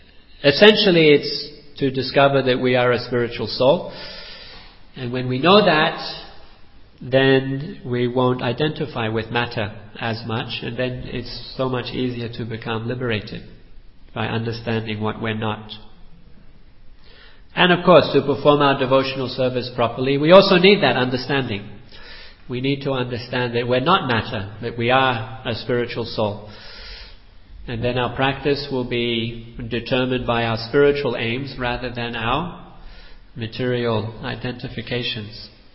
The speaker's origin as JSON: {"language": "English", "country": "Australia", "also_born_or_lived": "India / China", "moved": "yes", "said": "Well, I'm from Australia a long time ago. I left a long time ago. And for the past many years, I have been in India and then China."}